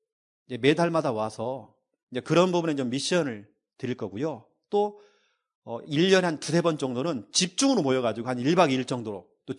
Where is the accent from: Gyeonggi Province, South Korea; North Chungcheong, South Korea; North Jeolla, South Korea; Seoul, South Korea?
North Jeolla, South Korea; Jeonju; 저는 전라북도 전주 사람입니다. 그런 제가 경상도에 가서 교회를 딱 개척하는데